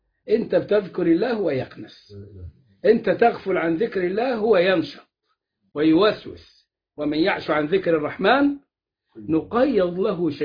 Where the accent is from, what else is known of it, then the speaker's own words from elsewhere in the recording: Egypt; واحنا كنا كمصريين وفلاحين ولا صعايدة